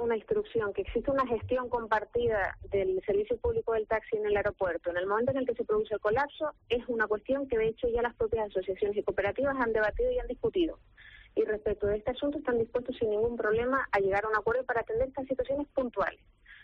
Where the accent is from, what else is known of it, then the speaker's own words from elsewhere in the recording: San Isidro, Canary Islands, Spain; para llegar desde San Isidro, que es mi pueblo, hasta Deje.